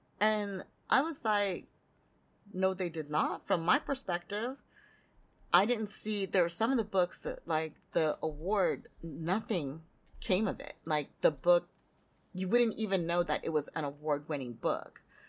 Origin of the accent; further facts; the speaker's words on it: United States; And I think for me as an American, I was really focused on getting awards from American publishing awards